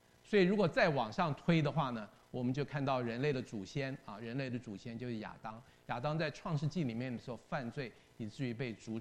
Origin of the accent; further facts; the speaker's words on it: China; 就是说我们是中国人，我们为什么要读外国的历史呢